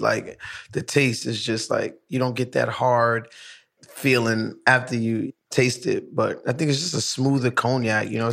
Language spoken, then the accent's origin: English; Brooklyn, New York, United States; I'm from downtown Brooklyn. My father's from Nigeria and my mother's from like North Carolina, something like that. But she was born in the Bronx.